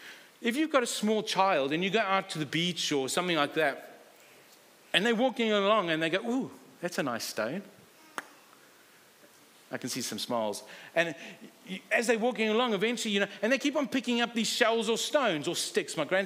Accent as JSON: {"language": "English", "country": "Zimbabwe", "tie": "born or raised there", "also_born_or_lived": "South Africa", "said": "Now, I've had the privilege of growing up in Africa, both Zimbabwe and in South Africa. If you didn't figure that's where I come from."}